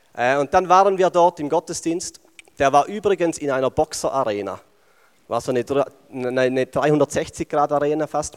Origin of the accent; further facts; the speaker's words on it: Switzerland; viel an Geld, auch als Schweizer speziell.